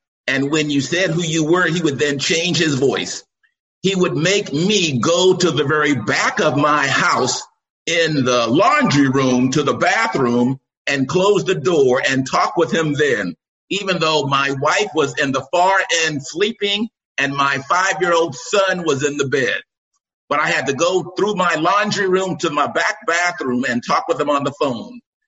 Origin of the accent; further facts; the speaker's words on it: Los Angeles, California, United States; I'm raised from Los Angeles, lived since I was 2.